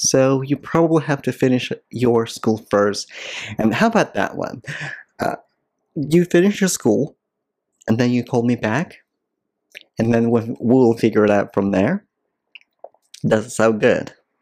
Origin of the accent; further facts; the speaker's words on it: Moscow, Russia; English is a second language; I was born and raised in Russia, in Moscow.